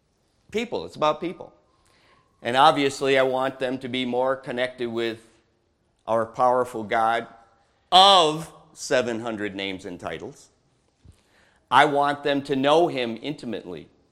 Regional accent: Michigan, United States; And since I'm from another state, I have to, you know, kind of go along with it. I'm from Michigan.

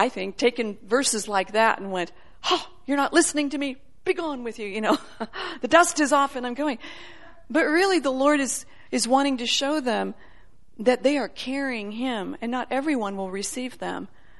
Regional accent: Illinois, United States; I was able to go back to my hometown when I grew up as a little girl in a suburb outside of Chicago this past week

